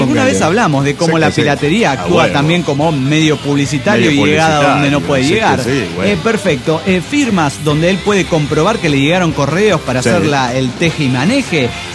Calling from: Manizales, Caldas, Colombia; de Manizales.

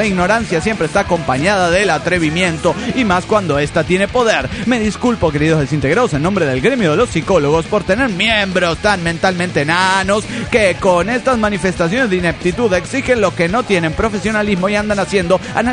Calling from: Lima, Peru; de Lima, Perú.

